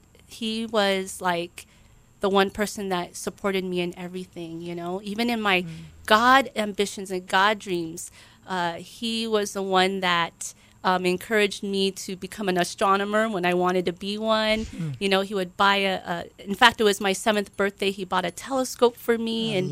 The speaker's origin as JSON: {"language": "English", "region": "Hawaii", "country": "United States", "tie": "born or raised there", "said": "I grew up here in Hawaii. I actually was born here. We moved to the mainland, and as a baby, as a child, I lived there for a bit, and then we came back here to Hawaii when I was just starting intermediate school."}